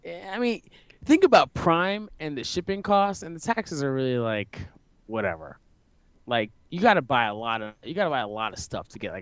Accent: New York, United States; Trust Philadelphians. I'm from New York.

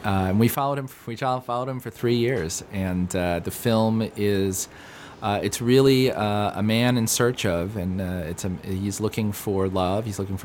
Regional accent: Brooklyn, New York, United States; I grew up in Brooklyn, mm-hmm. In Park Slope, since I was about 4 or 5 years old.

